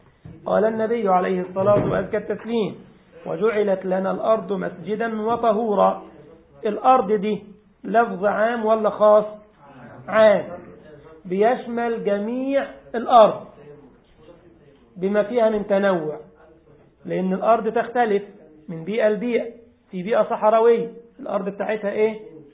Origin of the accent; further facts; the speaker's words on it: Egypt; يعني عندنا في مصر الزلطة يعني الحجرة، ولكنها حجرة ملساء كده.